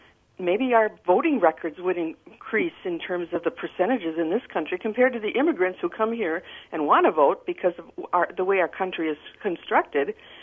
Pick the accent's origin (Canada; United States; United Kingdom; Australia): United States; Greendale, Wisconsin; I grew up in Greendale in the mid-60s